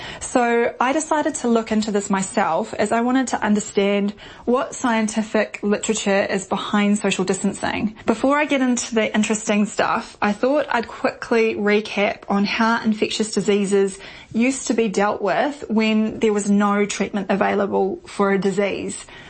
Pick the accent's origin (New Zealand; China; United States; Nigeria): New Zealand; let me tell you about what is going on in my home country, New Zealand.